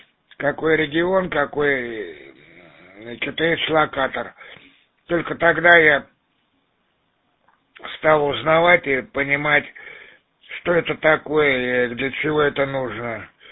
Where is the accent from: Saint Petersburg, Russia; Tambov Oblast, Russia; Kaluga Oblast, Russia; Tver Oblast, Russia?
Saint Petersburg, Russia; я родом сам из Петербурга, то бишь Ленинграда.